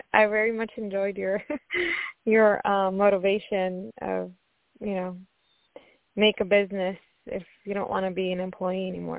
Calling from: Washington, United States; I'm calling from Washington State.

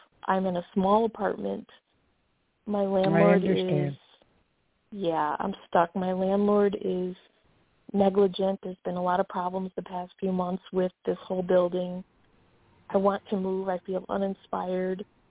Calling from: Chicago, Illinois, United States; I'm calling from Chicago.

